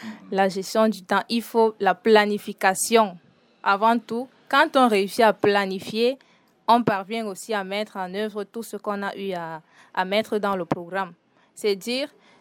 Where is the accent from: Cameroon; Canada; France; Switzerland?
Cameroon; Doukoula, Far North; Je suis originaire de l'extrême nord du Mau Danaï et plus précisément, je suis de Doukoula.